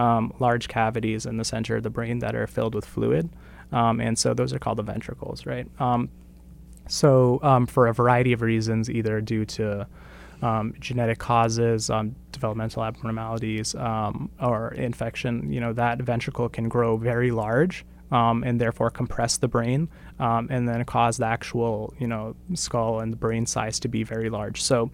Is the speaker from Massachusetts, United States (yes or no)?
yes; North Andover, Massachusetts, United States; I'm from North Andover, Massachusetts, so out of state.